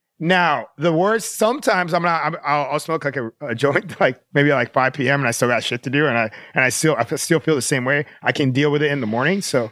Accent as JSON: {"language": "English", "region": "Florida", "country": "United States", "said": "But as soon as I hit college, and also I was from Florida, right?"}